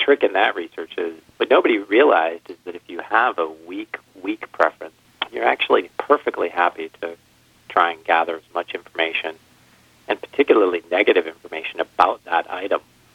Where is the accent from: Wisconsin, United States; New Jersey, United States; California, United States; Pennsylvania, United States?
Wisconsin, United States; Kenosha; I grew up in Kenosha, and I went to school at UW-Madison.